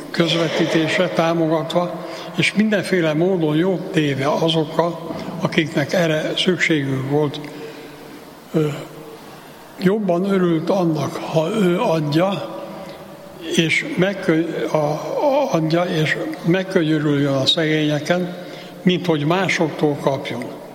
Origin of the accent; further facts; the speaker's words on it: Pécs, Baranya, Hungary; born there; Hadd említsen meg a saját szülővárosomnak, Pécsnek a székesegyházát